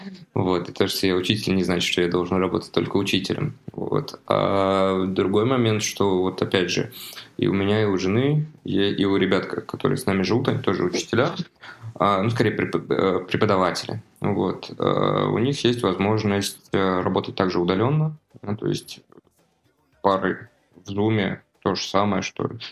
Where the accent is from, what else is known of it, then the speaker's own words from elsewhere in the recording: Russia; еще двое ребят, в том числе и мы, из России